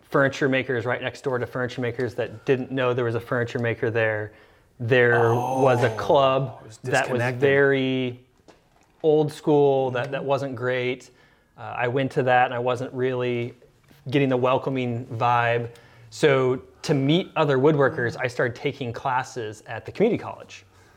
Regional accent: Kansas, United States; No relation to the city in terms of my name, but I grew up in Kansas, and my grandfather was a woodworker.

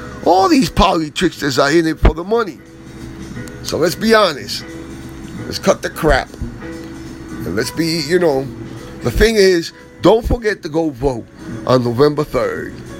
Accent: New York, United States; What am I going to say? I'm a New Yorker.

